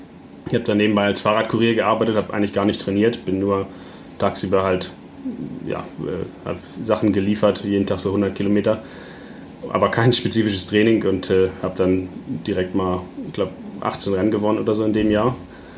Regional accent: Germany; Also wir sind aus Deutschland, haben die Einladung bekommen.

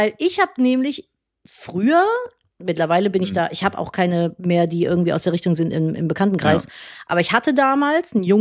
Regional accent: Cologne, North Rhine-Westphalia, Germany; ich bin in Köln zur Schule gegangen.

